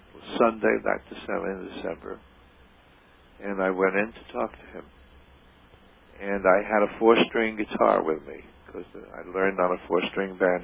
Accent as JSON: {"language": "English", "country": "Canada", "said": "I sang a Indian song on the program, song from Canada again, because I was from Canada."}